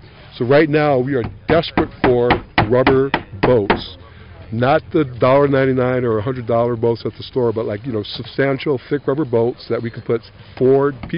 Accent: Michigan, United States; I'm from the Crane Clan. I'm from the territories currently occupied by the state of Michigan, and I am from the Gun Lake Tribe in Michigan.

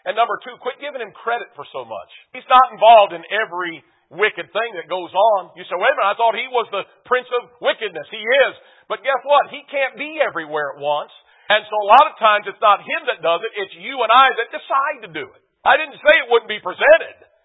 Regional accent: Detroit, Michigan, United States; I grew up in Detroit, man. You know, we didn't hunt.

